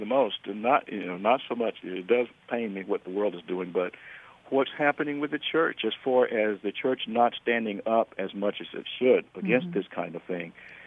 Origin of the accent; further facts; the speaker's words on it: Alabama, United States; You know, when I was growing up in Alabama, I could not have imagined even heaven being integrated.